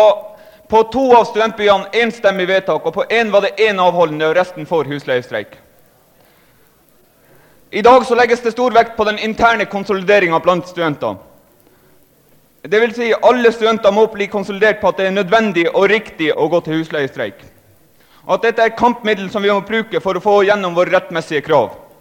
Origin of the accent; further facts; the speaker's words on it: Tromsø, Troms, Norway; Ja, jeg kommer fra Tromsø